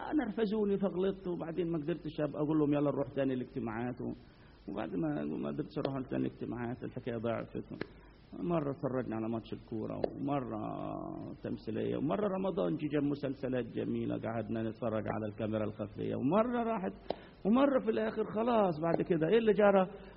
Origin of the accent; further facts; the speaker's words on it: Upper Egypt, Egypt; انا صعيدي